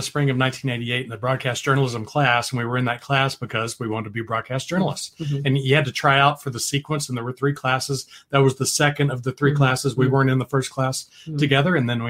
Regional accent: Texas, United States; And I was like, I'm a Texan. I've got to stay home.

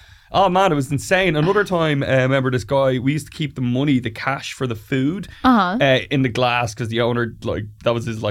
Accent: Glendalough, Leinster, Ireland; Glendalough, which is like an hour away from Dublin.

